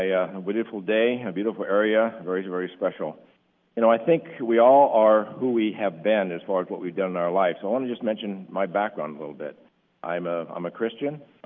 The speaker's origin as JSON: {"language": "English", "town": "Delta Junction", "region": "Alaska", "country": "United States", "tie": "born or raised there", "also_born_or_lived": "Valdez", "said": "I was born in the territory of Alaska, and most of my time was spent in Valdez."}